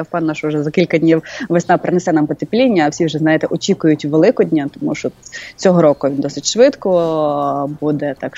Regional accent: Lviv, Lviv Oblast, Ukraine; Тобто ми, львів'яни, маємо менше давати відходів

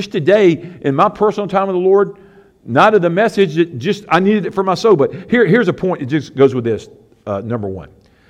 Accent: the South, United States; What do we do, Zach? If we're from the South, what do we do?

